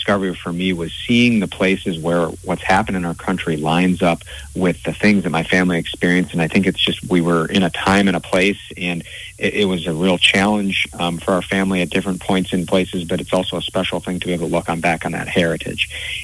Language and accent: English; Spring Green, Wisconsin, United States; I grew up in the Spring Green area, working with my dad from the time I could walk, and I'm fourth generation. My dad is a third generation farmer, and my sister still works the farm with him